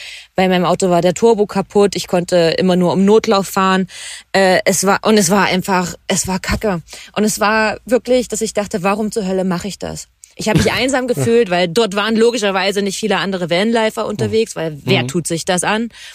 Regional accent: Thuringia, Germany; dass es meine Heimat ist. Also ich komme ja aus Thüringen

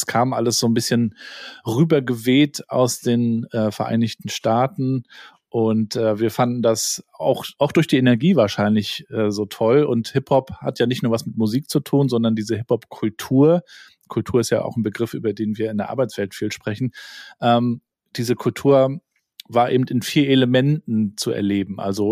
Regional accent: Rostock, Mecklenburg-Vorpommern, Germany; Also ich bin ja in den 80er Jahren groß geworden in Rostock in der ehemaligen DDR

